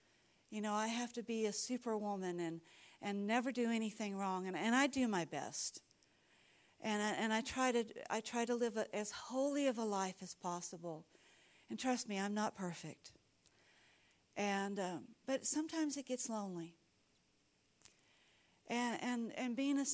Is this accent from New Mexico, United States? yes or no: yes; Bloomfield, New Mexico, United States; born there; Because I was born in this country. I was born in Bloomfield, New Mexico.